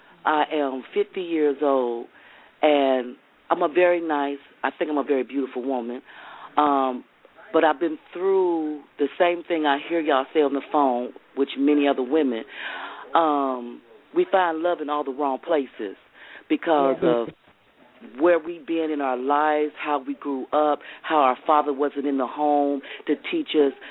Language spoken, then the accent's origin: English; Atlanta, Georgia, United States; I'm from Atlanta, Georgia.